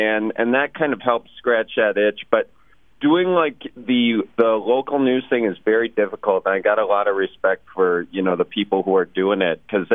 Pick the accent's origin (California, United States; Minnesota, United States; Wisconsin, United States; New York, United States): Wisconsin, United States; Milwaukee; I'm not from Manitowoc myself. That's up the ways a bit, up the shore. I'm from the Milwaukee area. I do have family in Trivers.